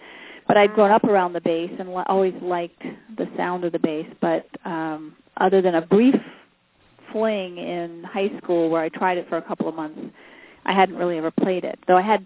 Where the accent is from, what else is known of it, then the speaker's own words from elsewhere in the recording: Queens, New York, United States; I did. I grew up in New York in Queens.